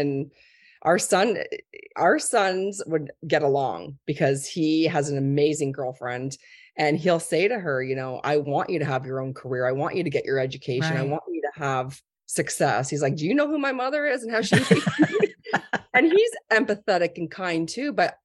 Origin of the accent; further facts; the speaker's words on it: Canada; I'm Canadian.